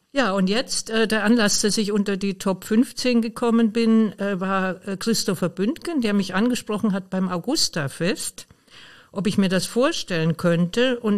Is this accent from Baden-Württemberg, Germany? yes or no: yes; Ravensburg, Baden-Württemberg, Germany; Ich bin in Ravensburg aufgewachsen, in der Nähe vom Bodensee und nicht weit von Bregenz